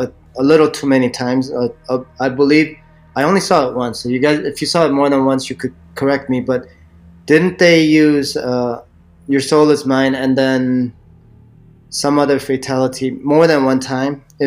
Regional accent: South Korea; because that was one of the first things we saw when we came from Korea

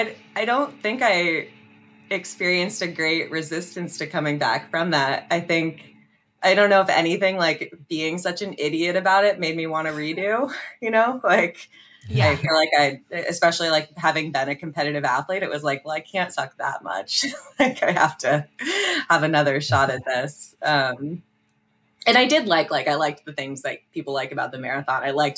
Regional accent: Vermont, United States; also born or lived in Washington, D.C.; I'm from Vermont. I lived in DC for about 4 years, and I've been in Oregon since 2013.

